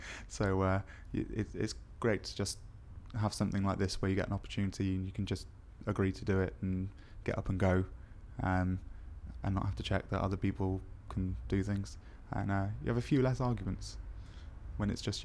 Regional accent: Bristol, South West England, United Kingdom; although I'm performing under the name … I'm 26 and I'm from Bristol.

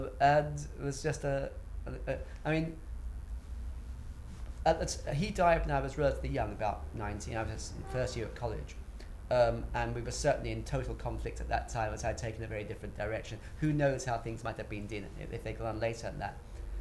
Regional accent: Finsbury Park, London, United Kingdom; accent: middle class; Very close to where I live now. I grew up in Finsbury Park. And at that time, it was an extremely poor working class area, and mine was an extremely poor working class family.

